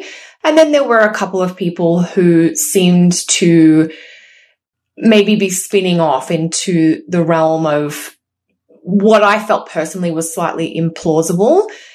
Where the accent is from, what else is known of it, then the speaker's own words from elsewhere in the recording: Australia; now in Canada; You know, I'm Australian and I live in Canada